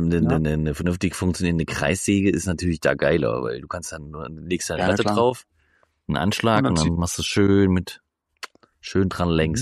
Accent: Lürschau, Schleswig-Holstein, Germany; Ja, ich komme aus Lürschau.

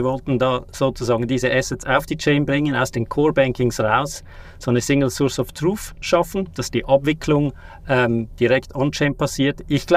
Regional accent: Switzerland; wie ihr hört, ich bin aus der Schweiz, nicht so weit entfernt

